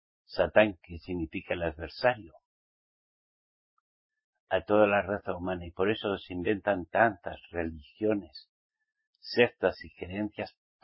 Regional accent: Pamplona, Navarre, Spain; En mi tierra, Pamplona, la Dolorosa.

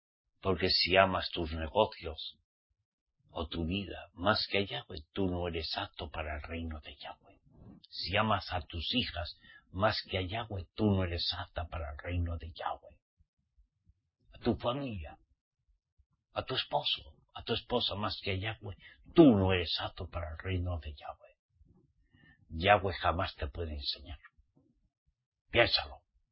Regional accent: Spain; yo soy de España.

